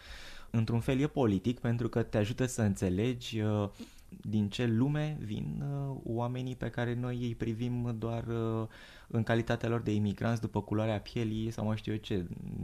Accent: Romania; fiește că sunt român

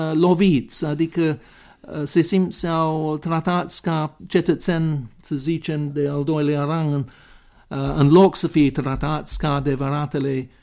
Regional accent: East of England, United Kingdom; born there; Romanian is a second language; eu m-am născut în Norfolk, în estul Angliei, deci într-un sat.

